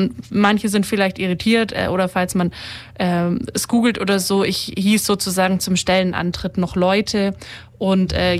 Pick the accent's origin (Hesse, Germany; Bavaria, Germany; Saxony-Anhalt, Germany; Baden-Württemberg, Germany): Baden-Württemberg, Germany; Ulm; Ich bin tatsächlich auch in der Nähe von Ulm aufgewachsen, in Ulm in die Schule gegangen.